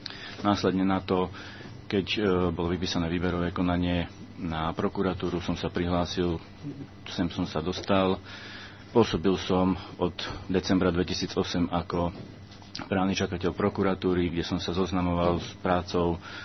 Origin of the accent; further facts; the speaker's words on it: Šurany, Nitra Region, Slovakia; pochádzam zo Šurian.